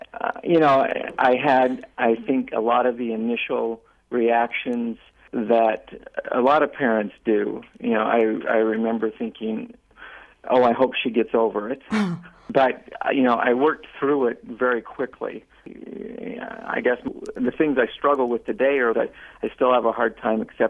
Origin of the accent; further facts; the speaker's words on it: United States; I identify myself as an American